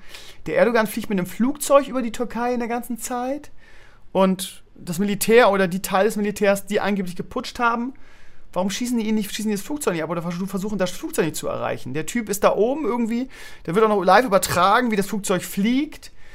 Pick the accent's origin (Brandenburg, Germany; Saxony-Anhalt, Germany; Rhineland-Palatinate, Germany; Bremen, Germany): Bremen, Germany; Ich komme aus Bremen-Gröpeling, irgendwie, da ist die Ausländerquote sehr, sehr hoch.